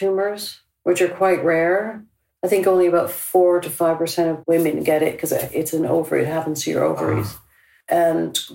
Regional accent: Canada; now in United Kingdom; I'm originally Canadian. I came over in 1989.

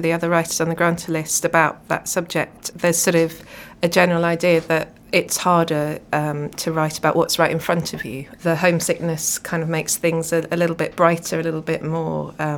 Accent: United Kingdom; I'm half Australian, so I've actually grew up in the UK, which is different to what much of the bio about me says online. But my mother's Australian, so I've spent a lot of time over there.

